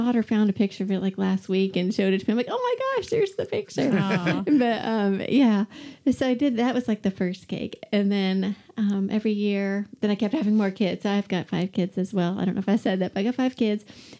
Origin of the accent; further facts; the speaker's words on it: Columbus, United States; Well, I'm not here from here originally. I grew up in Columbus. So I moved here in 1997 when I got married.